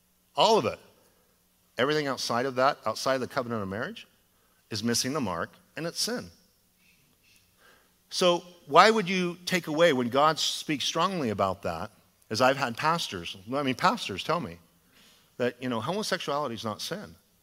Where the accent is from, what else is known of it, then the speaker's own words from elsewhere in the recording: Idaho, United States; I'm sorry. I'm from Idaho, and I have a Levi jacket on.